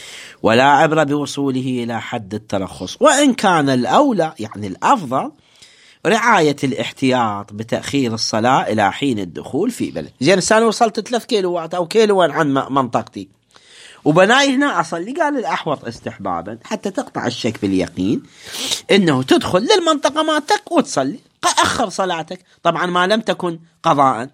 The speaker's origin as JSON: {"language": "Arabic", "town": "Iskandariya", "region": "Babil", "country": "Iraq", "said": "سافرت من مدينتي مدينة الإسكندرية باتجاه خلي نفترض النجف"}